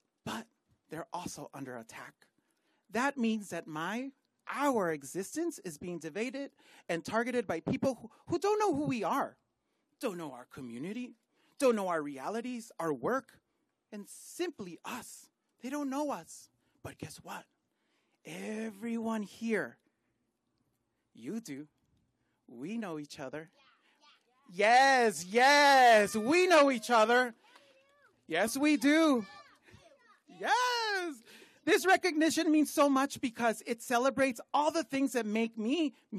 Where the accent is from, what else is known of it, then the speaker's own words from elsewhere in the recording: Los Angeles, California, United States; I'm originally from South Central LA, where amazing teachers like Mr. Goodwin, rest in peace, at Thomas Jefferson High School taught me the power of community.